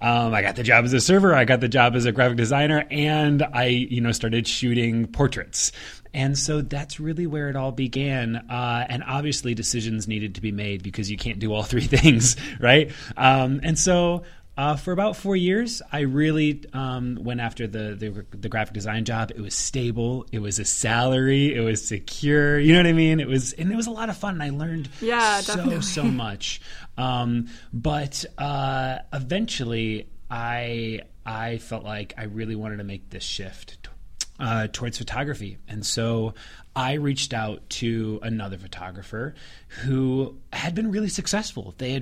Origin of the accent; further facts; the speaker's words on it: Ohio, United States; But I'm also from the Midwest, so Ohio.